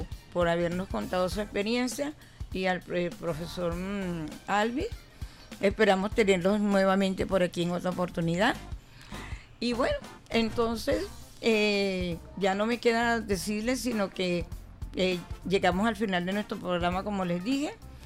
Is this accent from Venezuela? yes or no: yes; Venezuela; porque somos venezolanos y tenemos que querernos, no dividirnos.